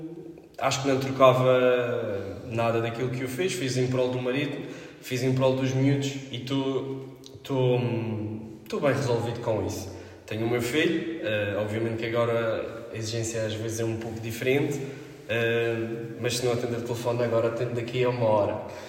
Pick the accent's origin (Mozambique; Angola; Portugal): Portugal; Câmara de Lobos, Madeira; eu venho de Câmara de Lobos para treinar nos Salesianos ou no Marítimo